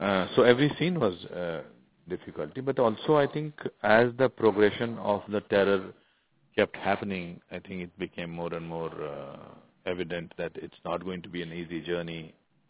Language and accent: English; India; But this is something which I saw as a human being, as a person, as an Indian